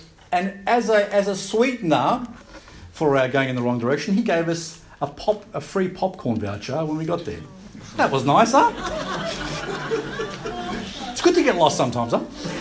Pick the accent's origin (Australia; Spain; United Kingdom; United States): Australia; And we said, "We're from Australia."